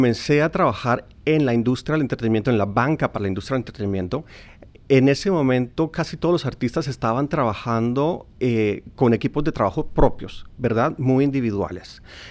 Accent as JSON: {"language": "Spanish", "country": "Colombia", "said": "yo como colombiano, veo todos los artistas, todo lo que está ocurriendo en Medellín"}